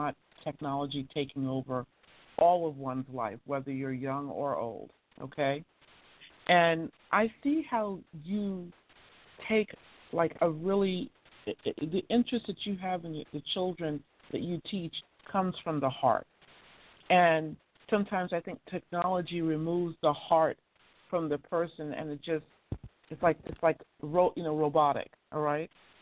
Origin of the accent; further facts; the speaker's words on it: United States; as someone growing up in the States and seeing our youth today.